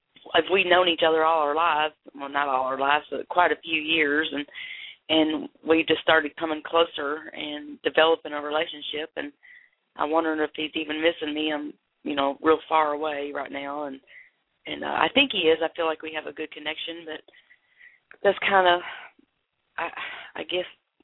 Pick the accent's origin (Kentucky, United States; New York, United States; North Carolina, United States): Kentucky, United States; I'm from Kentucky.